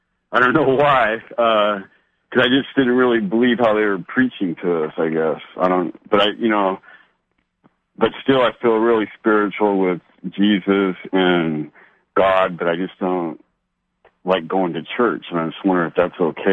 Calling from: San Diego, California, United States; I'm calling from San Diego, California.

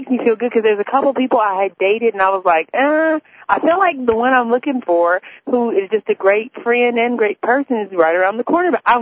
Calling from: Norcross, Georgia, United States; I'm calling from Norcross, Georgia, 20 minutes outside of Atlanta.

